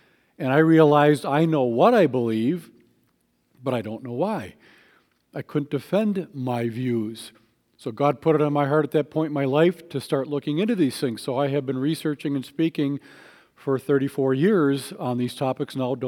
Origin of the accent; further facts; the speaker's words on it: Waukesha, Wisconsin, United States; graduated from Waukesha North, because I'm from Waukesha.